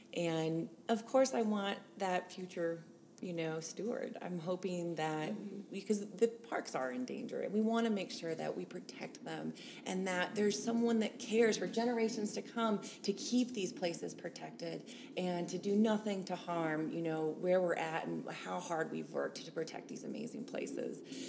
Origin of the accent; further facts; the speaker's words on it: Tucson, Arizona, United States; I'm from Tucson, Arizona.